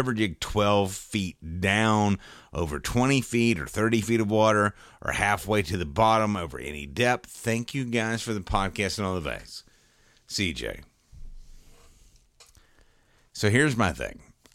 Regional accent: West Virginia, United States; I've heard a lot of talk about jigging suspended fish back in my home state of West Virginia, of all places, by the way.

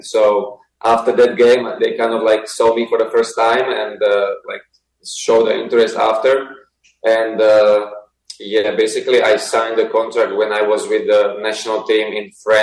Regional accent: Slovakia; Yeah, so, like you said, I grew up in Slovakia, and from the very young age, I fell in love with soccer.

